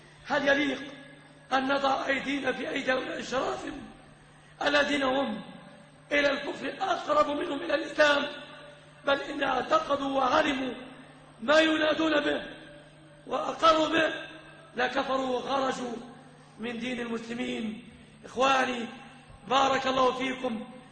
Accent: Egypt; أن تسلم بلادنا مصر

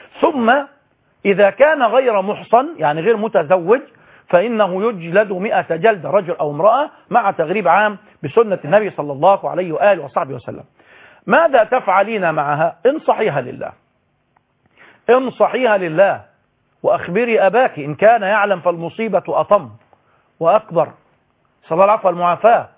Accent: Egypt; عقد عليها كاتب كتابه بالمعنى العام عندنا في مصر

